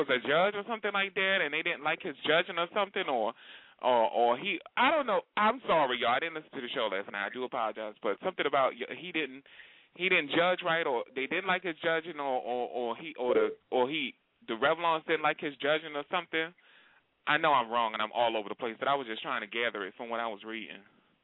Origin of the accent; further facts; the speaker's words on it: Baltimore, Maryland, United States; now in New York, United States; And I said, I'm from Baltimore. He was like, oh, okay. He said, so what are you doing here? I said, well, I live here in New York.